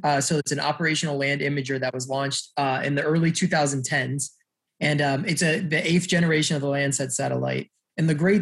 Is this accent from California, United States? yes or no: no; Cleveland, Ohio, United States; The neighborhood that I grew up in Cleveland was like a food desert.